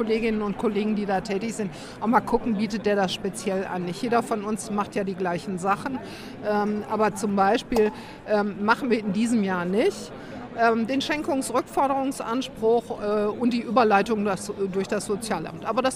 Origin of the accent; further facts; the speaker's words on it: North Rhine-Westphalia, Germany; Und ich komme ja aus dem Kohlenpott.